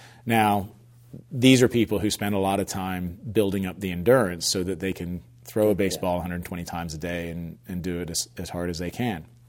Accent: East Coast, United States; I grew up on the East Coast, so we had a winter season.

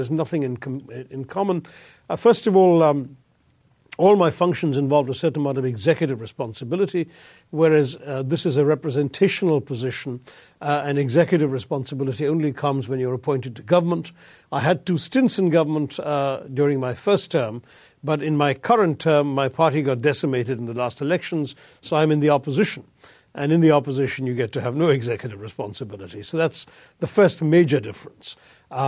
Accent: India; It's much more about what I, as an Indian, need to understand and know and what my government's options are

